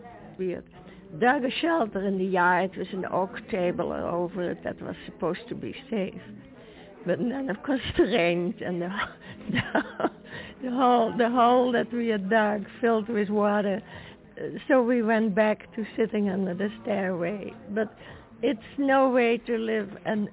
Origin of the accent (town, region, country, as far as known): Netherlands